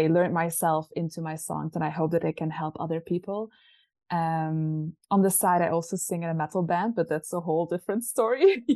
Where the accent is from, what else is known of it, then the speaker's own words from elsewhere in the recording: Belgium; Okay, so I'm from Belgium originally. And I still live in Belgium.